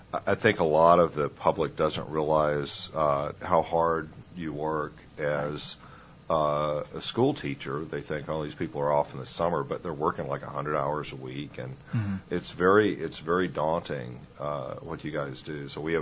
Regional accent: Mississippi, United States; I grew up in Mississippi, and the schools finally integrated in 1971.

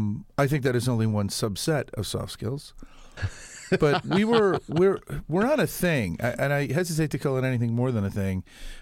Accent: California, United States; I'm from California. I overuse dude like nobody's business.

